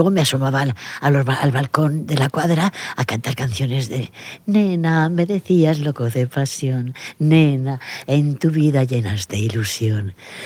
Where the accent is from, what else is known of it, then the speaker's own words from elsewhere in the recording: Ontinyent, Valencian Community, Spain; la primera casa, que fue una casa de labranza del pueblo donde vivimos, Ontiñén, mi padre era un médico rural que vino de un pueblecito donde yo nací y fuimos a Ontiñén.